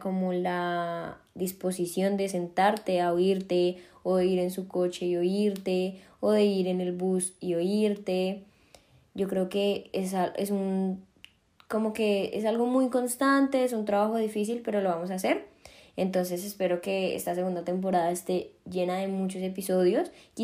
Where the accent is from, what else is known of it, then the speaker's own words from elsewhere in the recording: Colombia; moved away; Yo vengo de Colombia, de un país donde el inicio de curso, o sea, de colegio, es en enero.